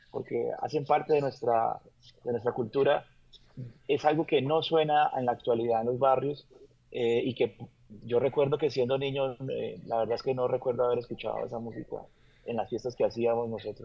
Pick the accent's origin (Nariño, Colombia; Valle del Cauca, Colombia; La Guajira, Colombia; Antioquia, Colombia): Valle del Cauca, Colombia; Cali; de donde vengo yo, sonó principalmente música, otra música